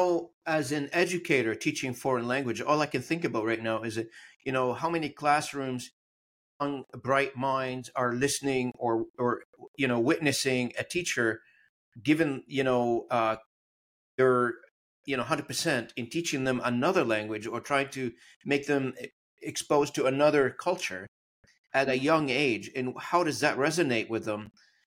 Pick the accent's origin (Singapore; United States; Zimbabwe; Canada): Canada; English is a second language; there is a room for somebody to be nationalist, being a Canadian, and speak whatever language I want to speak, but I could remain to be Canadian.